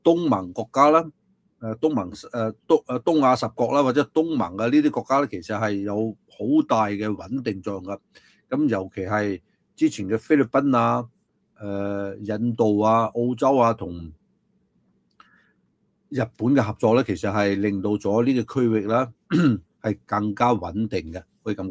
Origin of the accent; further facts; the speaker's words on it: Guangzhou, Guangdong, China; 我係廣州人，我希望喺東京能夠聽到更加多粵語，更少普通話。